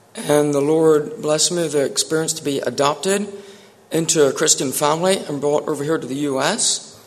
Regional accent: Bethel, Pennsylvania, United States; also born or lived in Moscow, Russia; I'm from Bethel, Pennsylvania. And I just want to share my story a little bit. I was born over in Moscow, Russia. And I grew up in an orphanage for the first few years of my life.

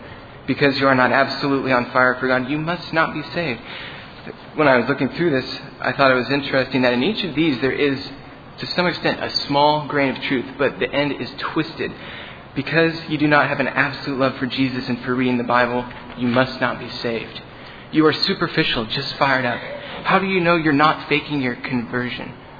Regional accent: Holdrege, Nebraska, United States; from Holdridge, Nebraska.

